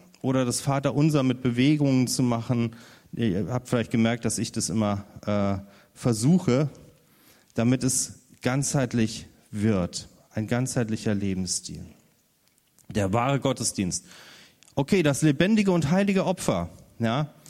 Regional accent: Hesse, Germany; Ich komme ja aus Hessen

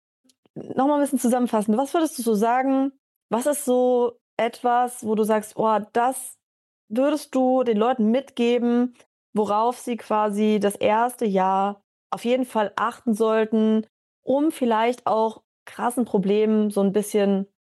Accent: Ingelheim, Rhineland-Palatinate, Germany; Ingelheim, das ist in der Nähe von Mainz.

